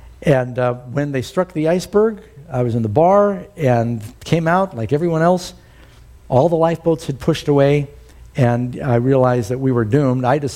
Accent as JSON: {"language": "English", "town": "New York City", "region": "New York", "country": "United States", "tie": "born or raised there", "said": "And growing up in New York City, it was very emotional for me"}